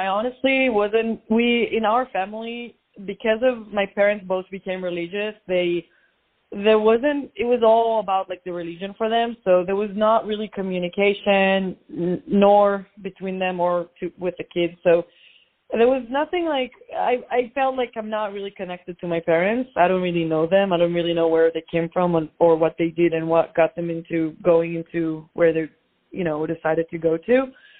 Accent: Israel; Well, I grew up in Israel. I grew up in a super, super Orthodox family in Israel, and it's not like a regular like family in Israel.

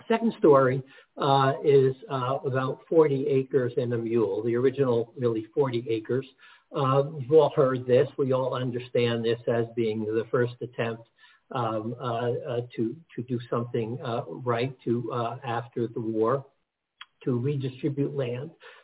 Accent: Newark, New Jersey, United States; born there; I was born in Newark, New Jersey. My father was a soldier in World War II. I was part of the largest birth class, 1947, almost 75 years ago, when everyone came back from the war. And one of the first things that my parents did is to move out of Newark.

